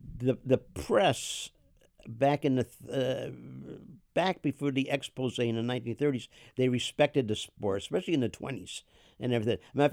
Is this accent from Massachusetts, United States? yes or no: yes; Springfield, Massachusetts, United States; I'm from Springfield, Mass.